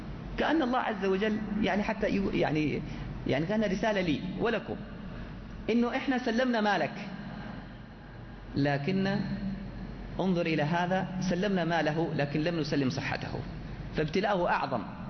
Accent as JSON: {"language": "Arabic", "town": "Jeddah", "region": "Makkah Province", "country": "Saudi Arabia", "said": "وهذه كلها صارت في الفترة الأخيرة عندنا في جدة"}